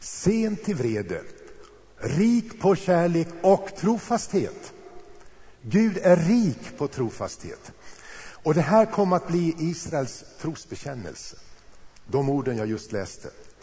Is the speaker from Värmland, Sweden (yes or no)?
yes; Karlstad, Värmland, Sweden; Jag kommer ihåg när jag gick på gymnasiet och vi hade en hemma i Karlstad.